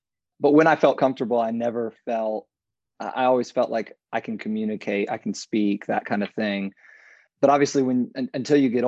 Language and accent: English; Miami, Florida, United States; now in Jacksonville, United States; Yeah, I'm from Florida and grew up in Florida, lived in Florida my whole life, born in Miami and kind of moved around. But right now we're located in Jacksonville, which is Northeast Florida